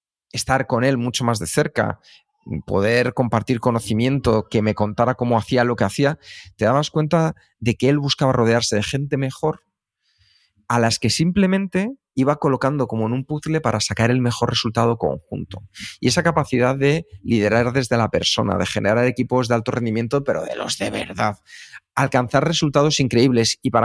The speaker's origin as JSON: {"language": "Spanish", "town": "Madrid", "region": "Community of Madrid", "country": "Spain", "tie": "born there", "also_born_or_lived": "United States", "said": "los tres nacimos en Vallecas. Y los tres viajamos a Estados Unidos y estuvimos en Estados Unidos y los tres volvimos de Estados Unidos para España."}